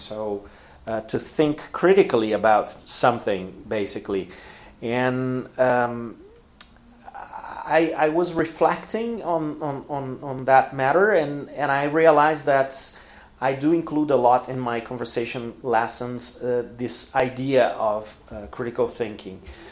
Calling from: Porto Alegre, Rio Grande do Sul, Brazil; English is a second language

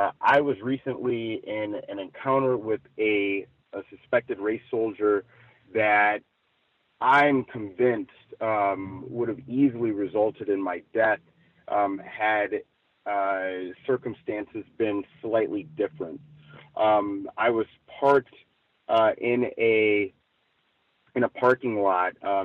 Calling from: Pomona, California, United States; I am reporting from Pomona, California today.

